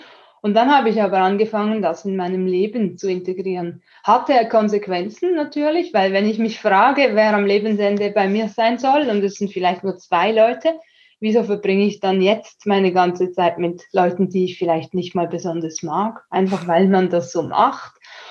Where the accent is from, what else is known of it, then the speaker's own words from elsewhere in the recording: Switzerland; Ich bin vorbelastet als Schweizerin.